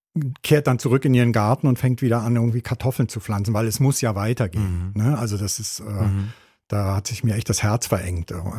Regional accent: West Germany, Germany; also ich bin Westdeutscher

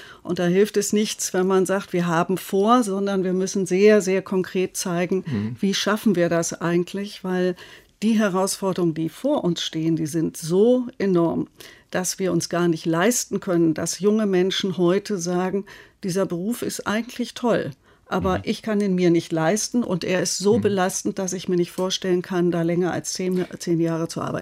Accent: Münster, North Rhine-Westphalia, Germany; Das führt dazu in meiner Heimatstadt in Münster, dass ambulante Pflegedienste gar keine neuen Pflegebedürftigen annehmen können

